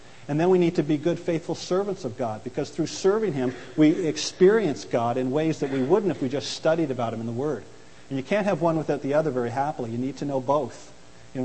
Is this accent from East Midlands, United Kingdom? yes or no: no; London, United Kingdom; and I'm a Londoner